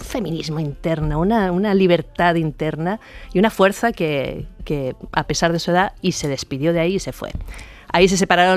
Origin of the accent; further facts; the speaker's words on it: Chile; born there; yo nací en Chile, mi madre es chilena, hija de todas las mezcolanzas de ahí de Chile, ¿no? Y mi padre es español. Mi padre nació aquí, nació con la guerra, nació en el 36.